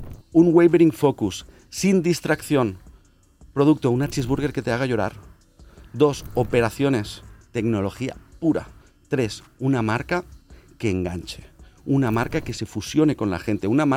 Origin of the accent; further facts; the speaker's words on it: Barcelona, Catalonia, Spain; tengo 40 años y soy de Barcelona.